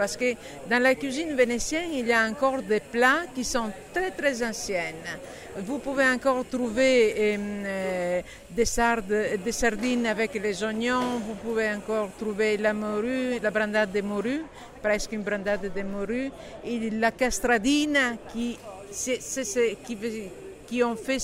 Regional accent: Venice, Veneto, Italy; born there; Mais je suis née à Venise. Je suis née à Venise, je suis une vieille dame.

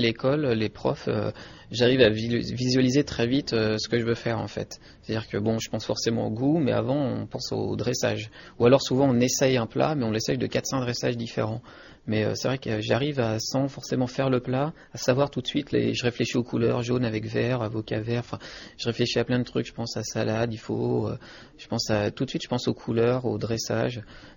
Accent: Paris, Île-de-France, France; born there; je suis à moitié de là-bas, mon frère est né là-bas, bon, moi je suis né à Paris

